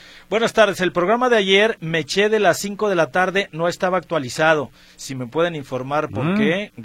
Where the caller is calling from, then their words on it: Zapotlanejo, Jalisco, Mexico; de Zapotlanejo.